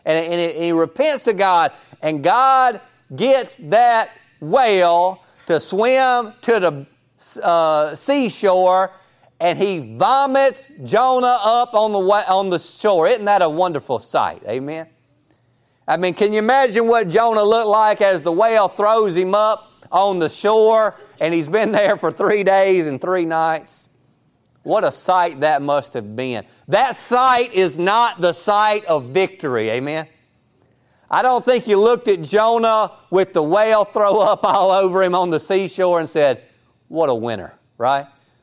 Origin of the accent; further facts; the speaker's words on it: the South, United States; I tell them I'm from the South. We're not from the left coast, right, and all those things.